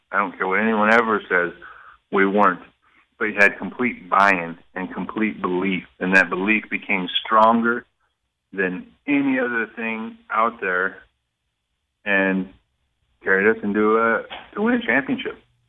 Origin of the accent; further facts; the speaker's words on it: Gillette, Wyoming, United States; I'm from the prairies. I'm from Gillette, Wyoming. Coal mines, methane, gas, oil, and lots of prairie and desolate.